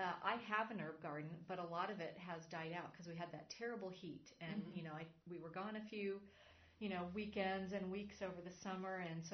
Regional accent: California, United States; when I was growing up, my mom only used dried basil. And we grew up in Southern California, but it wasn't the thing to plant fresh herbs.

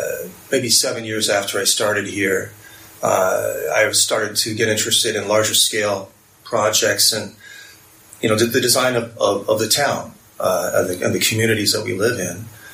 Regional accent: San Bernardino, California, United States; And, you know, I grew up in San Bernardino, so those mountains were always right there in front of me and very much inspired my love of nature

